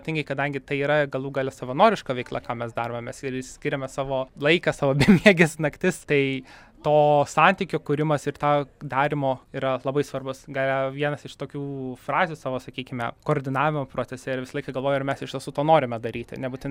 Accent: Telšiai, Telšiai County, Lithuania; aš esu, pavyzdžiui … aš esu iš Telšių kilęs, Žemaitis aš esu, bet taip pat mes turime visi tą bendrą vardiklį lietuvis

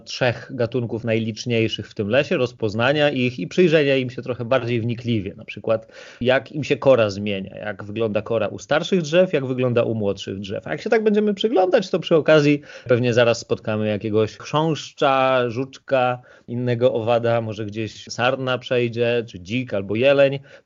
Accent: Kuyavian-Pomeranian Voivodeship, Poland; Ja się wychowałem w okolicach Borów Tucholskich i tutaj w tej mojej okolicy lodowce przyniosły mnóstwo piachu, no i oczywiście działalność człowieka spowodowała, że głównie dookoła mam sosnę

